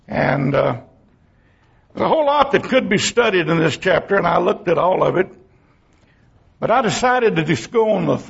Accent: Texas, United States; born there; I'm thankful I was born in Texas. I'm thankful I was born to some real simple, poor country people who love God.

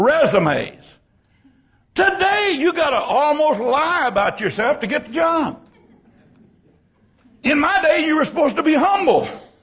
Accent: San Antonio, Texas, United States; I grew up in San Antonio, and I knew how to cuss in Spanish.

